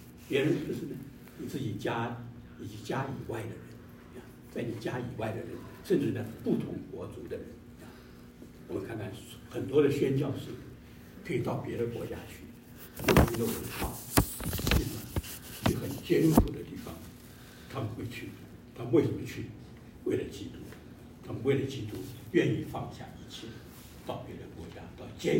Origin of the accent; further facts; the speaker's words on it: China; 我们都知道，大家都知道，我们中国人讲嘛，家丑不可外扬